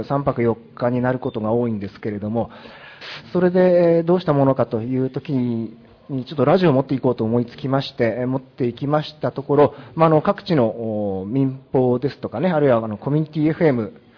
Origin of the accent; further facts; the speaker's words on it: Sendai, Miyagi, Japan; 仙台から参りました